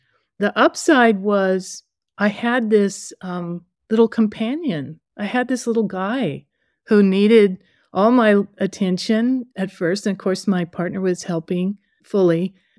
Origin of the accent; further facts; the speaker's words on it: California, United States; she's from Wyoming and I'm from California.